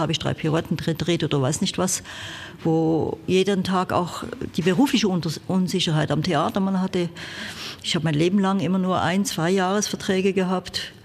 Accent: Switzerland; Ja, aber ich komme ja aus der Schweiz.

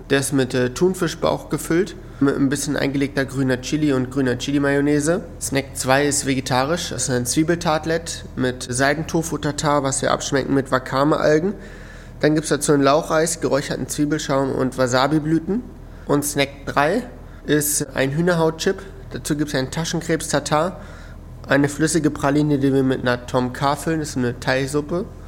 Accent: Hanover, Lower Saxony, Germany; ich bin 26 Jahre alt, ich komme aus Hannover und arbeite aber in Wernigerode. Das Ganze liegt im Harz

